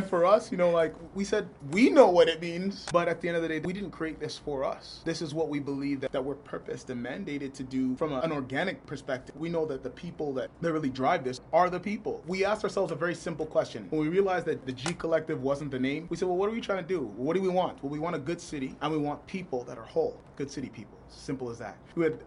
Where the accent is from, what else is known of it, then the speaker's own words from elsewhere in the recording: Ottawa, Ontario, Canada; And I'm an Ottawa native. I was born and raised in Ottawa